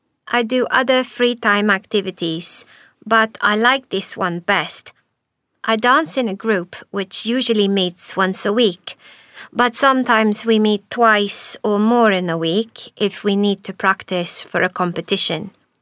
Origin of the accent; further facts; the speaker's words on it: Edirne, Turkey; I come from Edirne in Turkey.